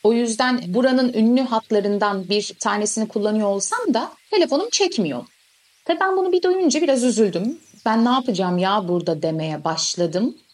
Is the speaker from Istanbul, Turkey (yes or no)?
yes; Istanbul, Turkey; Ben Türk'üm, hani Türkiye'den geldim, İstanbulluyum dedim.